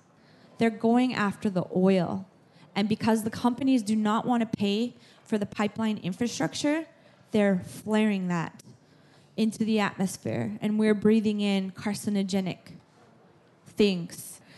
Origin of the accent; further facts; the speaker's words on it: North Dakota, United States; I am from the United States in North Dakota.